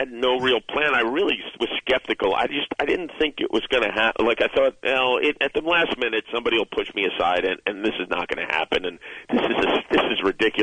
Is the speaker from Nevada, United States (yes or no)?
yes; Las Vegas, Nevada, United States; I grew up in Las Vegas, and never could afford to go to any of these fights.